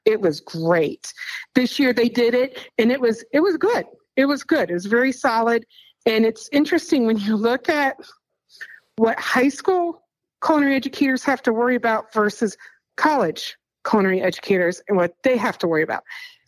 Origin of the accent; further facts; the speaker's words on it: Cincinnati, Ohio, United States; My mom's from the South Side of Chicago. My dad's from Boston, and I grew up in Cincinnati, so I'm all sorts of messed up.